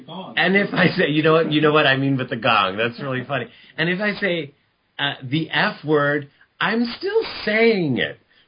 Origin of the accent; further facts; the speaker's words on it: United States; born there; See, now, I was born in America, but from Italian-American parents who came from Sicily.